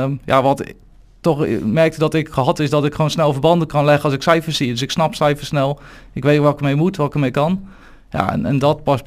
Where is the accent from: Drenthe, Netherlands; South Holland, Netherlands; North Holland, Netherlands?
South Holland, Netherlands; Krimpen aan den IJssel; Ik ben 30 jaar geleden geboren hier in Krimpen aan de IJssel. Dus dat, geboren en getogen Krimpenaar. Heel mijn leven ook in Krimpen gewoond.